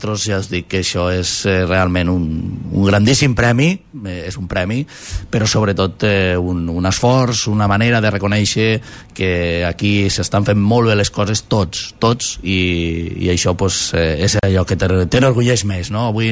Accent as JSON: {"language": "Catalan", "town": "Móra d'Ebre", "region": "Catalonia", "country": "Spain", "said": "una noia me diu, d'on ets? I soc de Mora d'Ebre."}